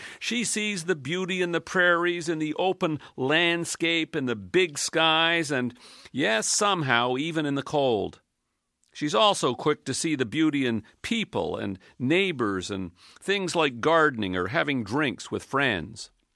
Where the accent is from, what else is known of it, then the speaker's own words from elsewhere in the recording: Philadelphia, Pennsylvania, United States; since I'm from the States, and from Philadelphia in particular, this has proven to be a larger cultural shift than I expected.